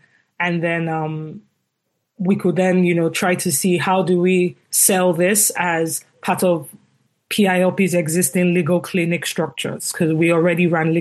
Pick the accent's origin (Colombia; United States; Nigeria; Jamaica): Nigeria; I'm from Nigeria.